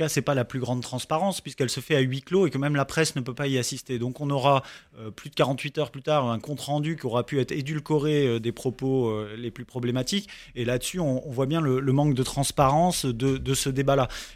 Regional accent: France; Alors moi, je parle en tant que Français en France

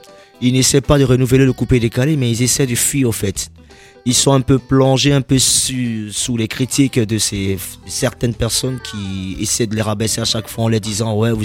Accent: Bordeaux, Nouvelle-Aquitaine, France; Voilà, moi je suis de Bordeaux

